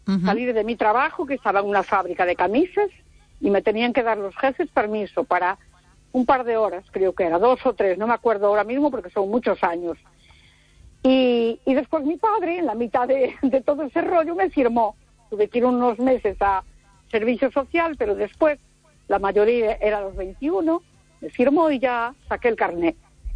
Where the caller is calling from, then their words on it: A Coruña, Galicia, Spain; de Coruña